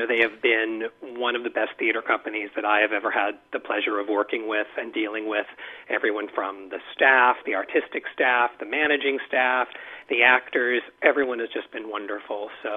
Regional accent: Kansas City, Kansas, United States; now in New York, United States; Yes, mm-hmm. Born and raised in Kansas City.

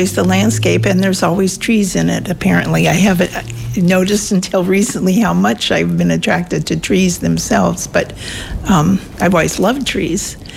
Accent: Gilroy, California, United States; born there; also born or lived in Cupertino; No, I was born in California, in Gilroy, but I moved up here in 69, so I've been here a while.

